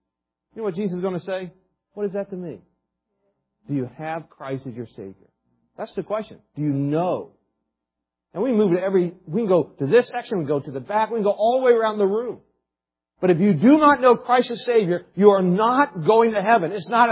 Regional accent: West Virginia, United States; also born or lived in Ohio; I was raised, guess where I was raised? West Virginia, that's it. I know where I was raised.

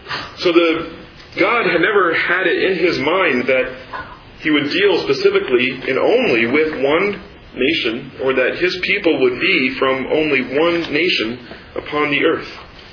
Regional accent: Shawnee, Kansas, United States; there's one man in the church I grew up in Shawnee, Kansas.

